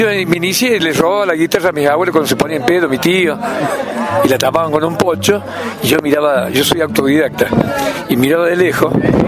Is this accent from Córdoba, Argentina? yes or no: yes; Nono, Córdoba, Argentina; vengo de allá de Nonos.